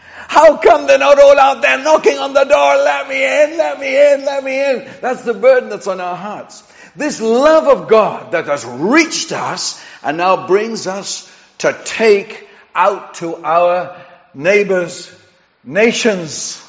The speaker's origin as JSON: {"language": "English", "country": "Chile", "also_born_or_lived": "England", "said": "I'm actually an Anglo-Chilean. You think I sound English, but actually I'm a Chilean. I was born in Chile."}